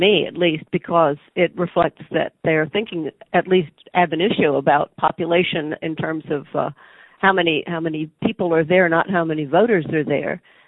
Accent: the South, United States; I'm a Southerner, so I have to ask this kind of question.

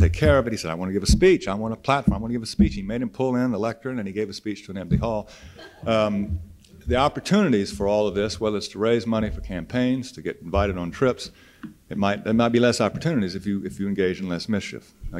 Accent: the South, United States; I grew up in the South.

